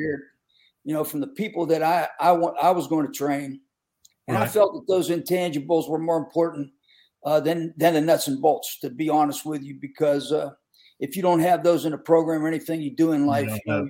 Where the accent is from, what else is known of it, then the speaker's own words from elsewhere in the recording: Pennsylvania, United States; I grew up in Western PA where football was very intense and same type of thing.